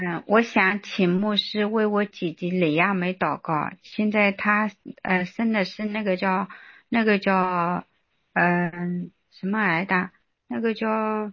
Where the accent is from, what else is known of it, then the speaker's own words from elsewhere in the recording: Yancheng, Jiangsu, China; 我们也是江苏的，江苏盐城。